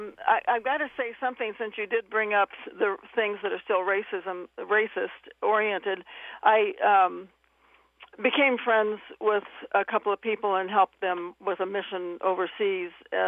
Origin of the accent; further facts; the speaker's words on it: Macomb, Illinois, United States; But anyway, I grew up in Macomb, which I'm pretty sure was a sundown town.